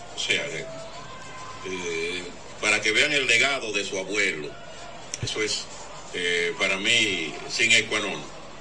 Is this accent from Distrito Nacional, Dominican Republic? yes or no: no; La Romana, Dominican Republic; Así que gracias a mi pueblo de La Romana